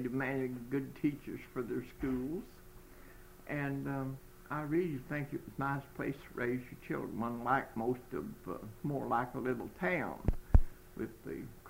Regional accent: Providence, United States; born there; I was born in Claiborne County, what they called the post office that time was Providence, or Old Town, either one.

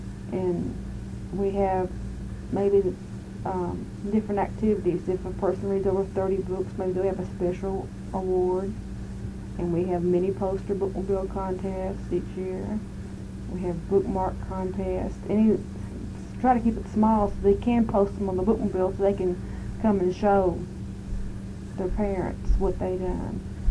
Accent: the South, United States; accent: Southern; after a playback, and I had my southern accent, I thought, well, I don't want to hurt her feelings

